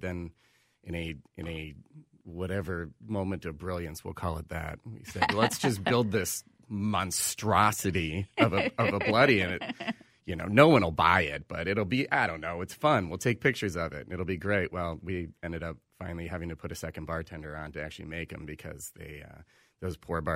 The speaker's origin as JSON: {"language": "English", "town": "Washington", "region": "District of Columbia", "country": "United States", "tie": "born or raised there", "also_born_or_lived": "Grand Rapids, Minnesota", "lives_now": "Minneapolis, United States", "said": "I'm originally from Washington, D.C."}